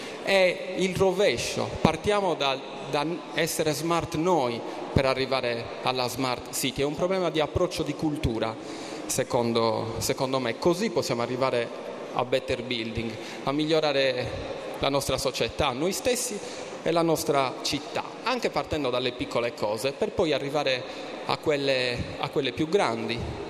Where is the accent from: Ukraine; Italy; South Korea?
Italy; Cagliari, Sardinia; vengo dalla Sardegna, vengo da Cagliari